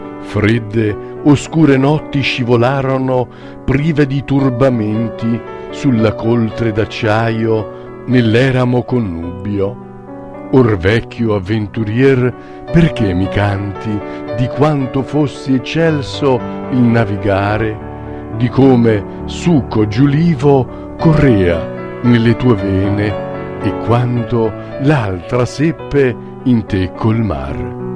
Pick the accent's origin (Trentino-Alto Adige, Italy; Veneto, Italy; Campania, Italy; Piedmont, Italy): Campania, Italy; Saviano; born there; l'ho dedicata a degli amici miei che sono al mio paesino, a Saviano, dove sono nato.